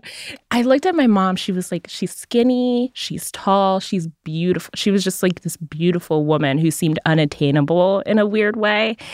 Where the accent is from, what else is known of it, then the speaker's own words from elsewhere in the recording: Kenya; born there; So my mom, so I was born in Kenya.